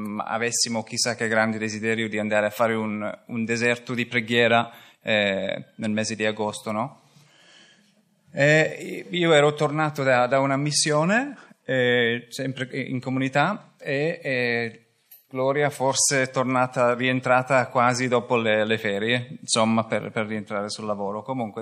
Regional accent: Scotland, United Kingdom; Italian is a second language; now in Turin, Italy; veniamo da Torino, anche se io in realtà sono scozzese.

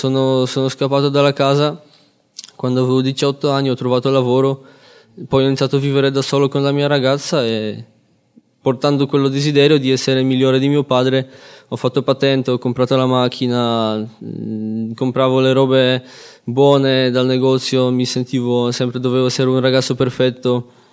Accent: Poland; Italian is a second language; ho 23 anni, appunto vengo dalla Polonia.

